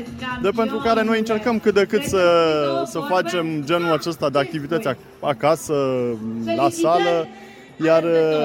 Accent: Oravița, Caraș-Severin, Romania; sunt din Oravița

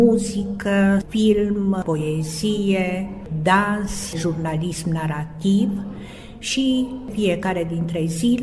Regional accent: Botoșani, Botoșani County, Romania

